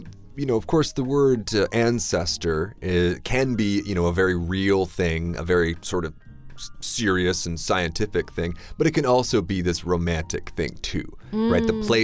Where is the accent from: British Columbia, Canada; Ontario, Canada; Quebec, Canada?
Ontario, Canada; Guelph; born there; I was born in Guelph Guelph, Ontario